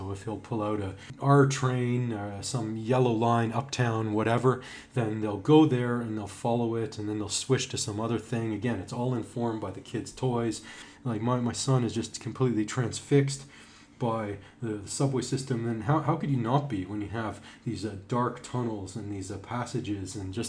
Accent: Toronto, Ontario, Canada; growing up in Toronto, I just basically rode transit all over the place.

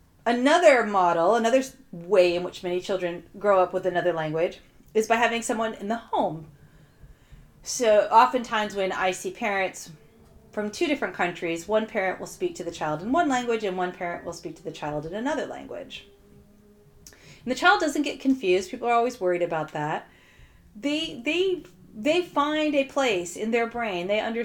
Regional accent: United States; now in United Kingdom; I'm from the United States and I live in the UK.

